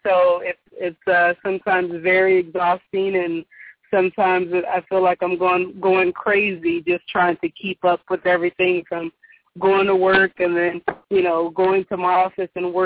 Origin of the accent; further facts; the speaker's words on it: San Diego, California, United States; I'm from San Diego, California.